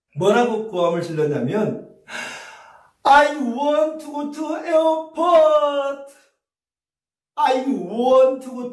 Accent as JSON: {"language": "Korean", "country": "South Korea", "said": "어느 나라 사람이냐고 뭐 이제 뭐 그 정도는 코리아에서 코리아"}